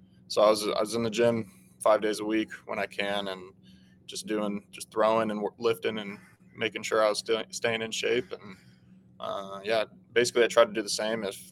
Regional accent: Charlotte, North Carolina, United States; Obviously, we grew up in the Charlotte area, so big Panthers fans, too.

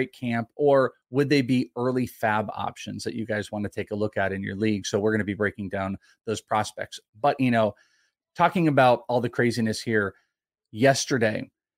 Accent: California, United States; So I'm originally from California.

